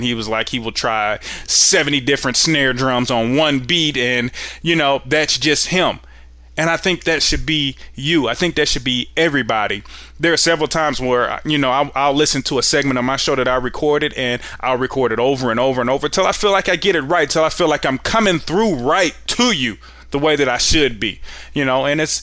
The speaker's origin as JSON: {"language": "English", "town": "Indianapolis", "region": "Indiana", "country": "United States", "tie": "born or raised there", "said": "And I'll never forget growing up in Indianapolis"}